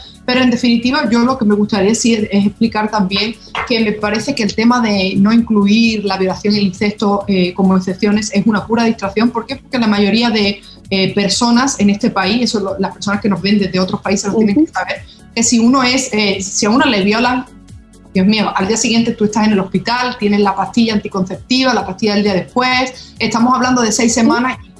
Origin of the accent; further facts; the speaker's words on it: Spain; yo soy española y en España es el segundo país del mundo donde menos niños nacen